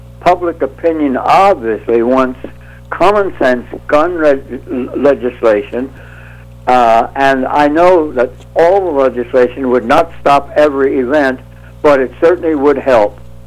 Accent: United States; I realized that I wanted to be back in the U.S. I'm an American, USA.

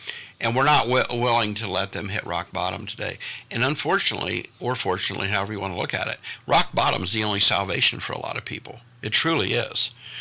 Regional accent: Hilliard, Ohio, United States; in the neighborhood surrounding me, I grew up in Hilliard

